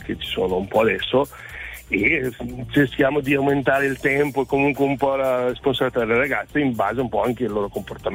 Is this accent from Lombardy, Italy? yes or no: yes; Peia, Lombardy, Italy; Vengo da Peia, provincia di Bergamo.